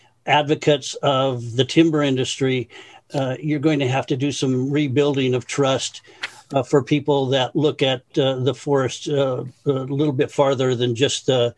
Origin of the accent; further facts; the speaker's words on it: Corbett, Oregon, United States; from Corbett, Oregon, speaking on agenda number one.